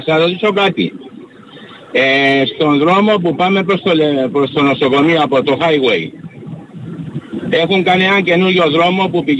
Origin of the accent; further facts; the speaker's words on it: Cyprus; accent: Cypriot; αχάπαρος, να πούμε κυπριακά, πού ξέρω που έχει, στην πόλη μου ξέρω που έχει.